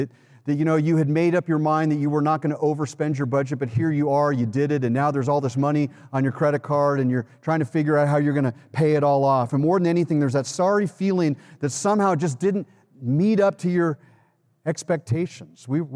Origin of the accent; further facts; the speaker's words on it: California, United States; You know, I've been in Illinois. I'm from California, which is, you know, the clueless state, right?